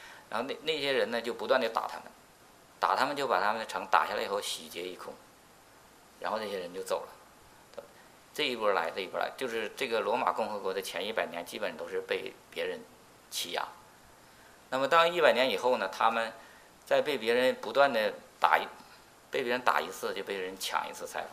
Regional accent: China; 那我们中国人说龙的传人，他们说他们是狼的传人。

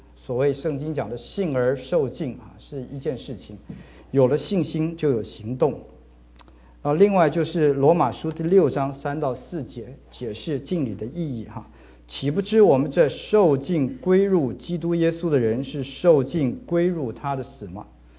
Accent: northern China, China; 我算是北方人吧

